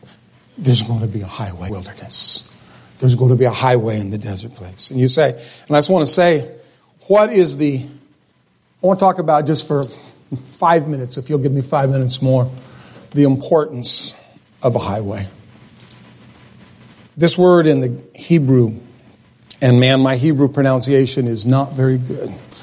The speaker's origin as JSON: {"language": "English", "region": "New Mexico", "country": "United States", "said": "Well, I'm from New Mexico, folks. That's desert country."}